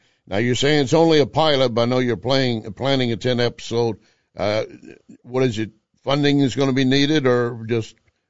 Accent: Texas, United States; I'm from Texas. I'm aware of that, and I know it continues.

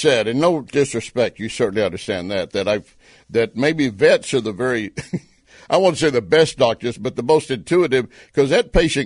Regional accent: Texas, United States; When I grew up in Texas, you know, it took, you could just put a shingle on your door

